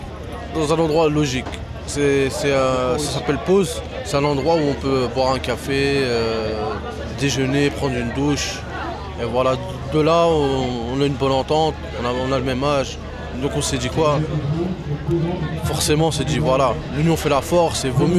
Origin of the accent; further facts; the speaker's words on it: Île-de-France, France; La région parisienne, banlieue parisienne. J'ai eu des problèmes là-bas, on va dire ça comme ça. Donc j'ai préféré quitter la banlieue pour venir ici. J'ai 25 ans.